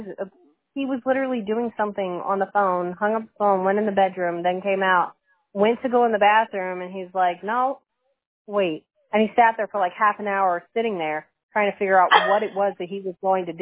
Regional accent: the South, United States; because he's Brazilian and I'm American and I grew up in the South, a lot of the things that I say, he doesn't understand.

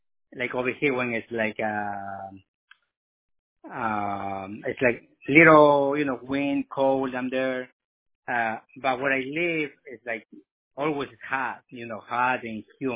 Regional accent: Ecuador; English is a second language; So let's put it Ecuador, because I'm from Ecuador.

